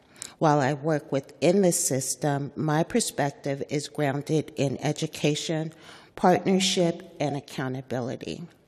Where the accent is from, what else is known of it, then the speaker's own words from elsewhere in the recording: San Francisco, California, United States; As someone born and raised in San Francisco in District 11